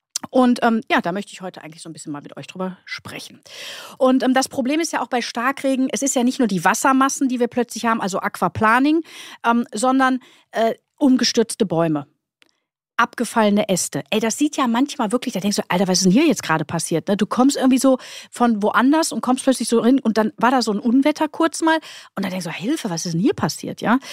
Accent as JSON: {"language": "German", "town": "Duisburg", "region": "North Rhine-Westphalia", "country": "Germany", "tie": "born there", "said": "ich komme ja gebürtig aus Duisburg. Meine Hut ist ja Krefeld."}